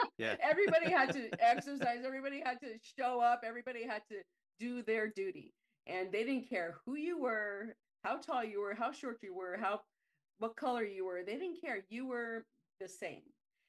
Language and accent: English; El Paso, Texas, United States; also born or lived in Austin, United States; I want to say it was probably when I transferred universities back to my hometown of El Paso.